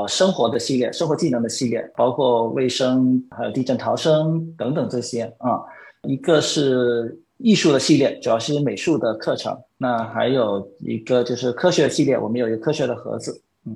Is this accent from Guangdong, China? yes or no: yes; Jiangmen, Guangdong, China; 因为那时候我在广州，然后我老家在江门，两个地方隔得并不太远